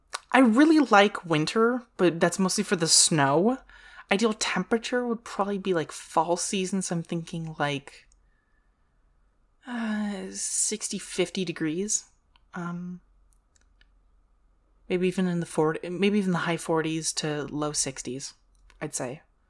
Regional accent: United States; I don't know. I'm American. I'm stupid.

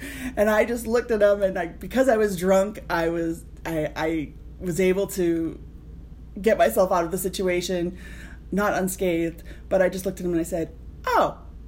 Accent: Boston, Massachusetts, United States; accent: Boston; And probably that I'm from Boston because I worked wicked hard at getting rid of my accent.

